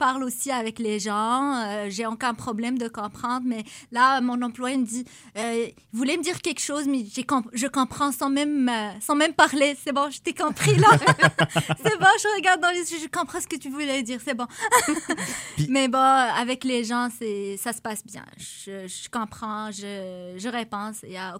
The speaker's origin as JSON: {"language": "French", "town": "Casablanca", "region": "Casablanca-Settat", "country": "Morocco", "tie": "born or raised there", "also_born_or_lived": "Marrakech", "said": "Moi, je suis originaire du Maroc, plus précisément Casablanca, c'est ma ville natale. J'ai vécu dans une autre ville après mon mariage, c'est Marrakech. C'est la plus ville touristique, la plus grande ville touristique au Maroc."}